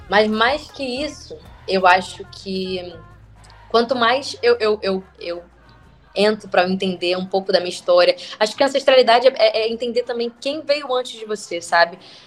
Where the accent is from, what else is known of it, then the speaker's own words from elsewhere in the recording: São Gonçalo, Rio de Janeiro, Brazil; eu sou nascida e criada em São Gonçalo, e meus pais melhoraram a condição financeira deles nesse tempo, e hoje eu moro em Botafogo.